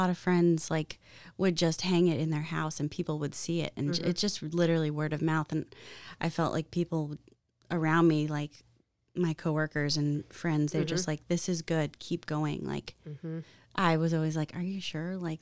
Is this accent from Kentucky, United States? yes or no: no; New Jersey, United States; people have told me they don't know that I'm from New Jersey, usually.